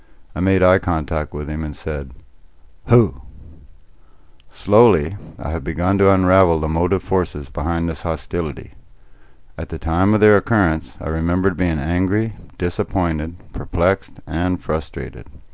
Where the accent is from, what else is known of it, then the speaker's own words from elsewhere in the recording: Texas, United States; also born or lived in Louisiana; I was raised in Texas and Louisiana, and I have been hardwired not to hit women.